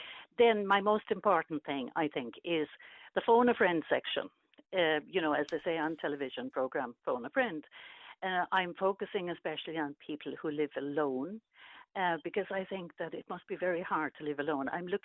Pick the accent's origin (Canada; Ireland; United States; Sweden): Ireland; Munster; I'm from County Clare. In fact, I'm from Michael D territory.